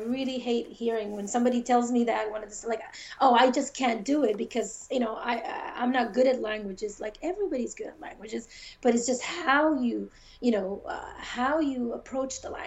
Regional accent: England, United Kingdom; first language English; I'm English. I was born. This is my actual native language.

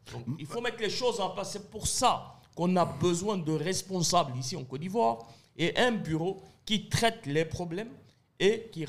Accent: Lebanon; on va parler du cas du Liban parce que je suis Libanais aussi

